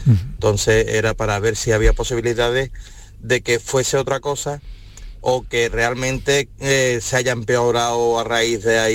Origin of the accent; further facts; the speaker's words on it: Seville, Andalusia, Spain; soy de Sevilla. Tengo 51 años